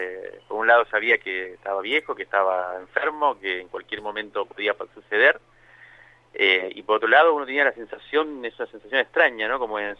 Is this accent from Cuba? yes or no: yes; Cuba; Yo me nací en 75 y me crié en Cuba en los 80.